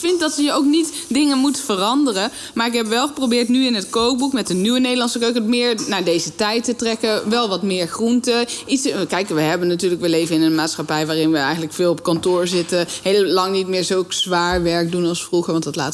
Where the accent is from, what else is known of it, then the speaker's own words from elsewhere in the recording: Netherlands; Alleen, ja, wij zijn als Nederlanders gewoon heel natuurlijk wel redelijk nuchter.